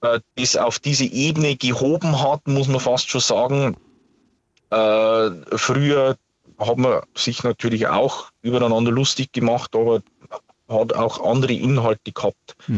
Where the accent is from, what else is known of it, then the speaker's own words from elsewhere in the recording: Bavaria, Germany; Also bei uns in Niederbayern ändert es sich, sagen wir es ja so.